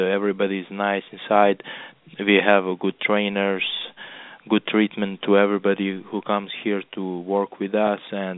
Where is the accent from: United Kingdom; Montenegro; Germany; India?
Montenegro; English is a second language; now in Las Vegas, United States; I'm coming from Europe, from Montenegro, ex-Yugoslavian Republic, and now I'm based here in Las Vegas.